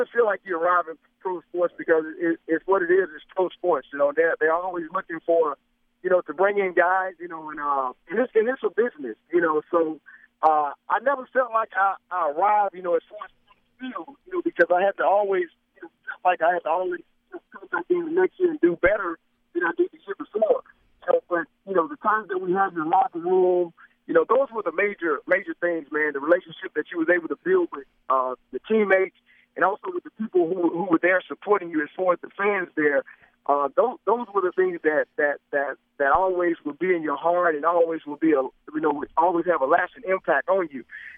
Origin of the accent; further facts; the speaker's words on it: Greenville, Mississippi, United States; I'm living in Greenfield, Mississippi, back in my hometown.